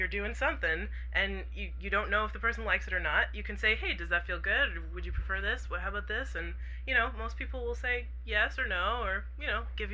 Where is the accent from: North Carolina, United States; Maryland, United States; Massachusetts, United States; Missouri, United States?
Massachusetts, United States; And I came from Massachusetts where women would get offended if you opened the door for them